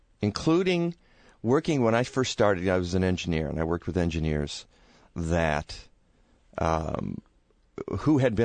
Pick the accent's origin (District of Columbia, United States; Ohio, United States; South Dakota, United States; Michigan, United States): Michigan, United States; Madison Heights; also born or lived in Warren; I'm from Warren, okay. Michigan. Well, actually, that's where I went to high school. I'm originally from Madison Heights, which is a town that nobody's ever heard of.